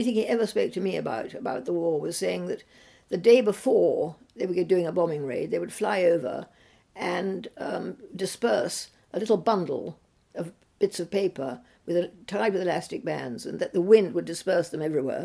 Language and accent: English; Winchester, South East England, United Kingdom; born there; She had a specialist in Winchester Hospital. Mm. And I was born in Sarum Road Nursing Home, just above the hospital.